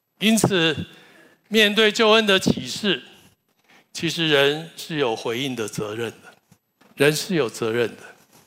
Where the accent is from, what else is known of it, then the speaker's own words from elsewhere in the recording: Taiwan; 这里的芥菜跟我们传统上我们台湾人认识的芥菜是不一样的